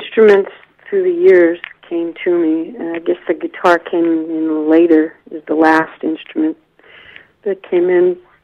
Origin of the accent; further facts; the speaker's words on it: North Carolina, United States; also born or lived in New York; I'm from North Carolina and New York, and I'm Tuscarora from the Southern Band down in North Carolina, and I'm happy to be here.